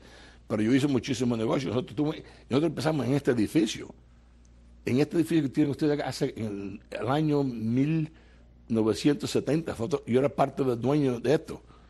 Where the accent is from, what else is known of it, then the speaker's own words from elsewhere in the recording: Camagüey, Cuba; born there; cuando yo vi el Camagüey, donde yo nací, y las calles, y los edificios, y destrucción, yo empecé a llorar